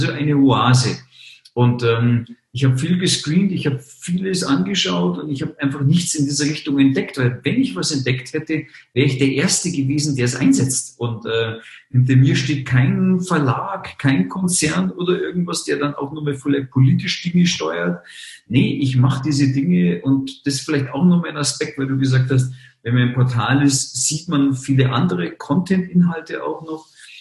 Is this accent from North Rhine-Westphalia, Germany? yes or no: no; Munich, Bavaria, Germany; born there